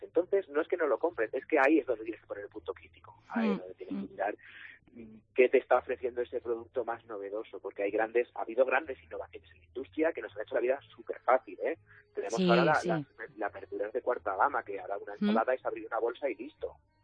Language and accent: Spanish; Castilla-La Mancha, Spain; now in Madrid, Spain; yo es que me tira la raíz, soy manchego.